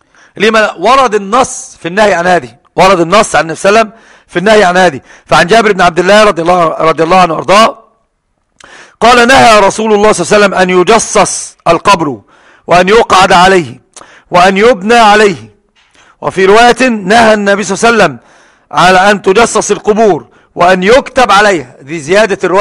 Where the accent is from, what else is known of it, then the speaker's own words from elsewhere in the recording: Cairo, Cairo Governorate, Egypt; طبعا من ذلك القرافة إلى المقابر عندنا في القاهرة